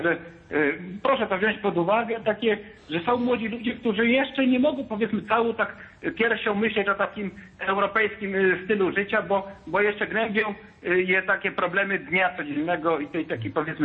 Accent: Lublin, Lublin Voivodeship, Poland; Ja akurat jestem z Lublina

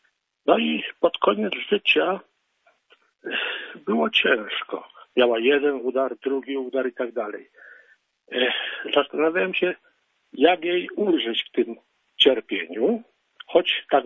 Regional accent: Nowy Sącz, Lesser Poland, Poland; now in Kraków, Poland; Ja jestem z urodzenia sądeczaninem. Potem wyemigrowałem do Krakowa, ale bez przerwy wracam tutaj z różnych powodów.

